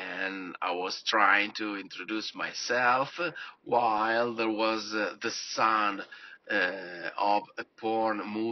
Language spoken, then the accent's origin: English; Italy; English is a second language; from Italy.